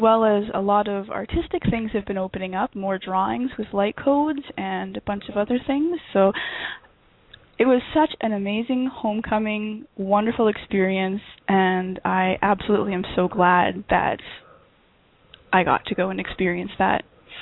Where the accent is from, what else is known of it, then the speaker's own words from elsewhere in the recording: Canada; And I'm from Canada, so I was racking my brain as to how I would be able to get this quite large crystal home